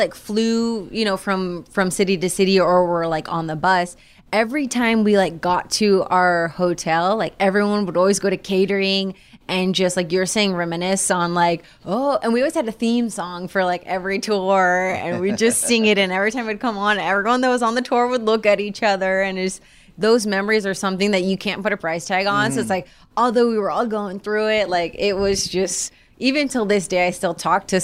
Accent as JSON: {"language": "English", "region": "Florida", "country": "United States", "tie": "born or raised there", "said": "like I'd never been in a taxi growing up in Florida, no public transportation, never been like on a bus or anything like that before."}